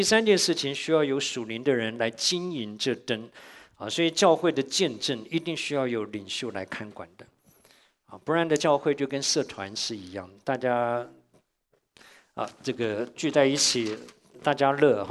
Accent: Shandong, China; 我们山东人的杠子头就是又干又硬的，可是很好吃哈啊。

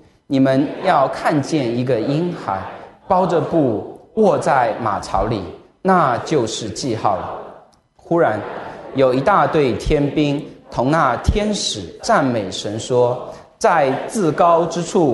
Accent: Zhejiang, China; 我也是浙江来的

